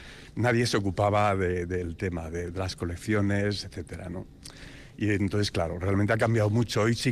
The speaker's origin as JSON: {"language": "Spanish", "region": "Basque Country", "country": "Spain", "said": "yo soy de Guipúzcoa"}